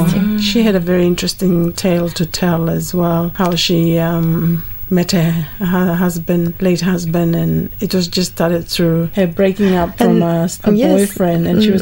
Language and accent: English; Mekeo, Central Province, Papua New Guinea; Me, I come from Papua New Guinea, from Makeo to be precise, but I grew up mainly in boarding schools, so I was mainly run by Catholic nuns, and the Catholic nuns were from France.